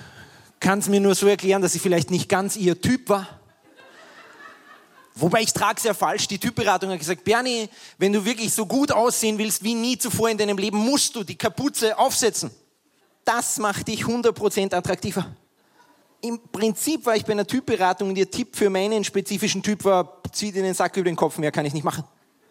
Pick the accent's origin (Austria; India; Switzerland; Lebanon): Austria; Man sagt bei uns in Österreich, das Einzige, was schlimmer ist, als wenn niemand klatscht, ist, wenn einer klatscht.